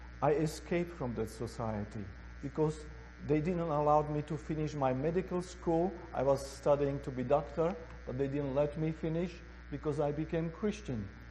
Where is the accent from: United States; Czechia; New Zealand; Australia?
Czechia; English is a second language; I was brought up in Czechoslovakia, communist Czechoslovakia, and we had barbed wires all over our borders.